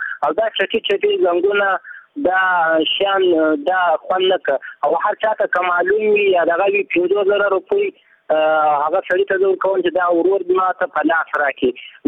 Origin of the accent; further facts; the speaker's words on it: Gilan, Ghazni, Afghanistan; now in Iran; زه د غزنی ولایت ګیلان دی ولسوالي د رسنی د اوسیدونکی یم. … له ایران مې تماس نیولی ده.